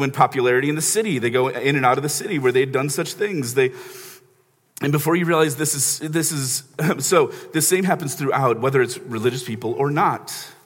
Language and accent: English; Chicago, Illinois, United States; because I grew up in Chicago, where you know it's dirty.